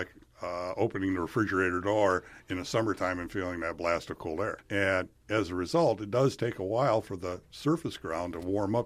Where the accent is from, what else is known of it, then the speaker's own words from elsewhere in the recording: Michigan, United States; I grew up in Michigan, so we had a lot of similarities, water, forest, clay.